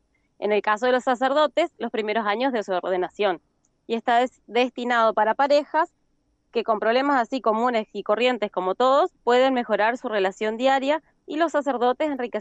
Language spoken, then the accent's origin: Spanish; Posadas, Misiones, Argentina; Somos de Posadas Misiones.